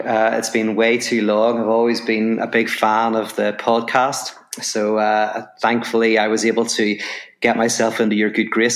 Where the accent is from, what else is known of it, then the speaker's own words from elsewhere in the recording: Ireland; now in Los Angeles, United States; obviously from my accent, people will know I'm from Ireland. I live in Los Angeles now